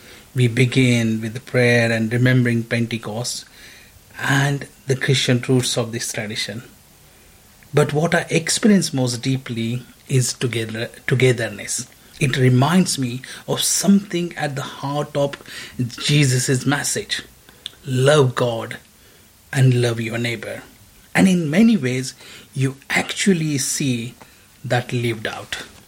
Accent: India; English is a second language; now in England; We don't have anything quite like this where I grew up in India.

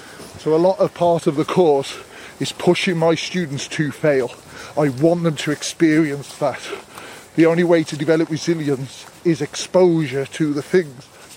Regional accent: Wolverhampton, West Midlands, United Kingdom; I grew up in Wolverhampton. I went to school in Dudley, stayed there until sixth form, and then I got the travel bug and left, and then I've kind of lived all over the world.

